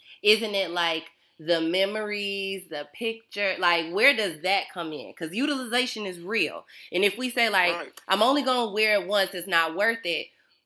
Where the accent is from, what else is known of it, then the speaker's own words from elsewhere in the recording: Chicago, Illinois, United States; I am from Chicago in the north.